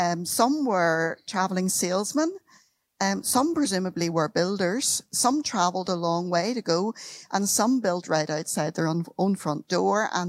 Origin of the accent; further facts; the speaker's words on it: Northern Ireland, United Kingdom; now in Bishop's Froom, United Kingdom; You've probably already recognized the accent. I come from Northern Ireland.